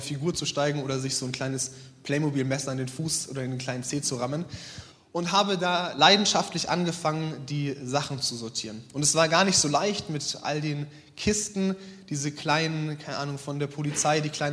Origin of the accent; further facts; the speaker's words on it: Munich, Bavaria, Germany; Ich komme ursprünglich aus München, deswegen darf ich tatsächlich auch Bayern-München-Fan sein. bin dort aufgewachsen in einer evangelisch-lutherischen Landeskirche, bin dann in eine etwas charismatischere Freikirche gewechselt irgendwann